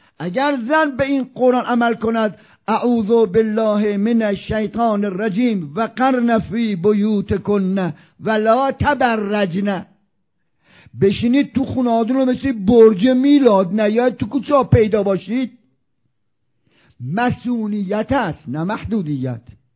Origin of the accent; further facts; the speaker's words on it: Isfahan, Iran; now in Qom, Iran; من خب بچه اصفهانم و ساکن قم، میرم و میام، مادرم، خواهرام، داداشام دوتاشون اصفهانم